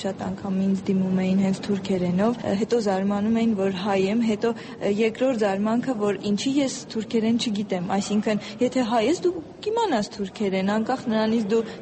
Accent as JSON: {"language": "Armenian", "country": "Armenia", "said": "Ես հատուկ շեշտադրումով էի ասում, որ ես Հայաստանից եմ"}